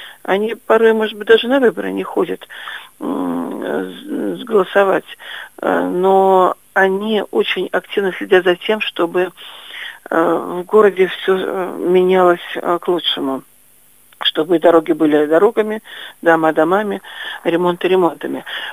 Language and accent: Russian; Pskov, Pskov Oblast, Russia; гражданин города Пскова. Я псковичка, коренная псковичка, здесь родилась, здесь живу.